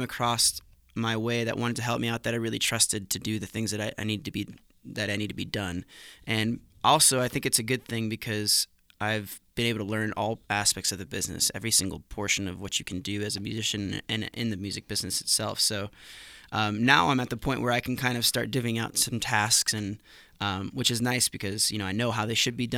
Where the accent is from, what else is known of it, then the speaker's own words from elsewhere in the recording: Sacramento, California, United States; also born or lived in Seattle / Ohio / Texas; Yeah, I was born in Seattle and started my childhood and was raised most of my childhood in Sacramento, California. And then my family moved to Ohio, and I moved to Texas